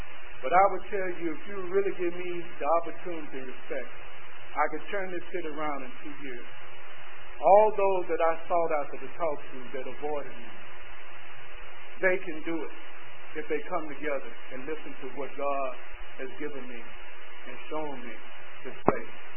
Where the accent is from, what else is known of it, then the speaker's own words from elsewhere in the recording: Dallas, Texas, United States; When I was a young boy growing up in Nevada here in Dallas, I wanted to be in the armed forces.